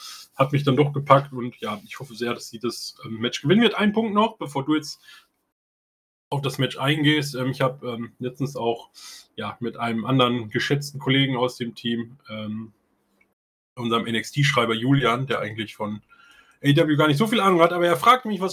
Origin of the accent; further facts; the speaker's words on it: Germany; So, wir kommen aus Deutschland, und ich könnte mir halt vorstellen, dass ja aus Westeuropa zumindest einige Leute da sein werden.